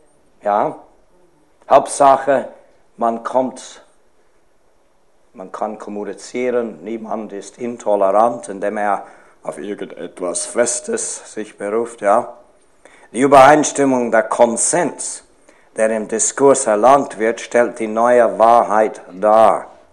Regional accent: Switzerland; ein Lehrerbegleitheft, das bei uns in der Schweiz gebraucht wird

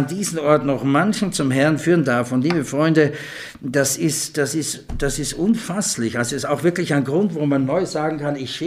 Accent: Austria; ich konnte als Österreicher vor der Wende viel leichter rüberfahren als die Bundesdeutschen.

